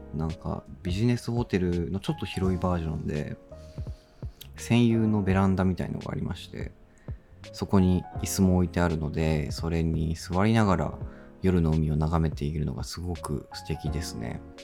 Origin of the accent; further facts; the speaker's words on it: Sapporo, Hokkaido, Japan; 札幌出身なので北海道に帰省しようということで、今回フェリーで帰ってみることにしました。